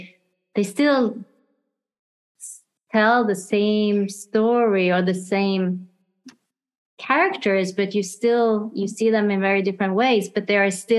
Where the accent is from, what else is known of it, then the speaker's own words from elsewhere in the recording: Tromsø, Troms, Norway; And it's shot in my hometown in the north of Norway, in Tromsø.